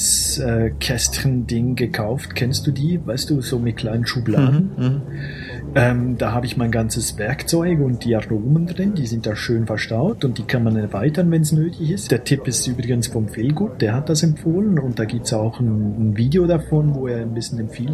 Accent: Switzerland; Wir sind Schweizer, wir lieben Gold.

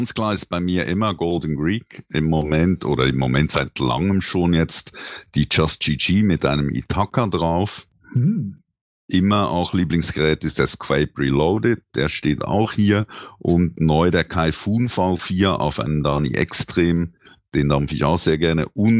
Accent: Switzerland; Ich bin Schweizer, ja, richtig.

